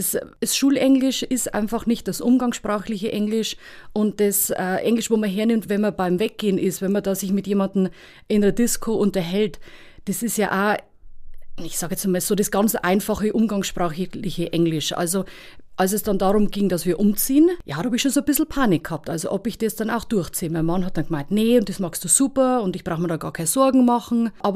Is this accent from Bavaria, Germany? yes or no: yes; Utzenhofen, Bavaria, Germany; Also ich bin in Utzenhofen aufgewachsen, eine ältere Schwester mit Mama und Papa, ganz wunderbar, ganz traditionell in Utzenhofen.